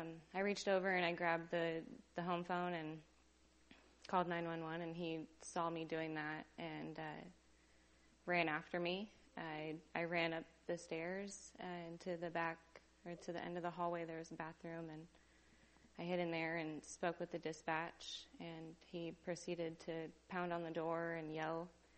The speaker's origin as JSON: {"language": "English", "town": "Seaside", "region": "Oregon", "country": "United States", "tie": "born or raised there", "said": "I was raised in Seaside, 23 years now."}